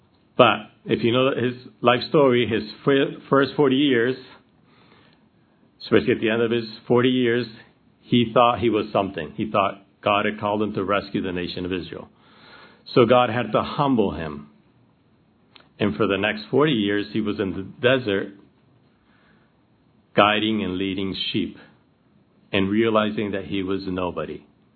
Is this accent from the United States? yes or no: no; Argentina; first language Spanish; English is a second language; Okay, I'm from Argentina, so my first language is Spanish.